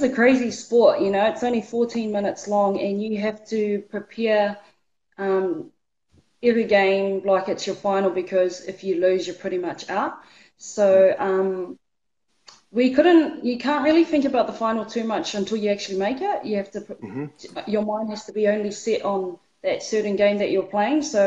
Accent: Auckland, New Zealand; My parents are Lee and John. My mum's Kiwi and my dad's Samoan. And I grew up in Mount Albert in Auckland, the 09 baby. And went to Oiraka Primary, Avondale Intermediate, and Avondale College.

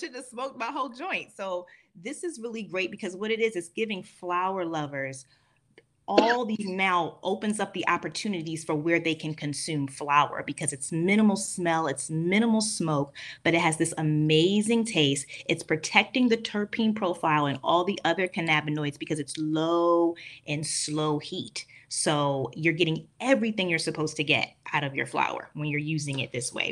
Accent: Baltimore, Maryland, United States; Came back home. I'm from Baltimore. Went back home to kind of get my thoughts together.

